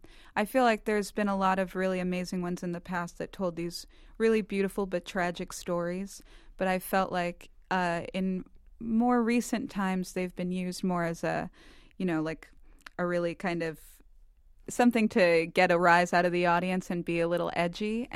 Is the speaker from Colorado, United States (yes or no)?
no; New York City, New York, United States; I feel very happy that I grew up in New York City because I come here and oftentimes with people in our band, they've either never been here before or they're not from here.